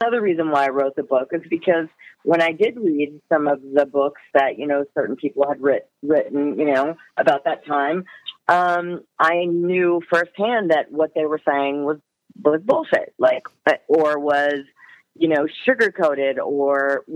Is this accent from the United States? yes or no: yes; Louisiana, United States; Hot and sticky. It wasn't so much Louisiana that was traumatizing or that you remember.